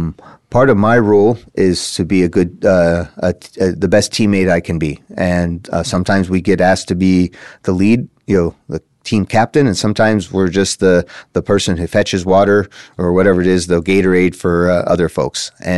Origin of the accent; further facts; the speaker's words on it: Pittsburgh, Pennsylvania, United States; I was born in Pittsburgh itself. Grew up in the north boroughs part of Pittsburgh, if anyone knows where that is, Ben Avon, Emsworth.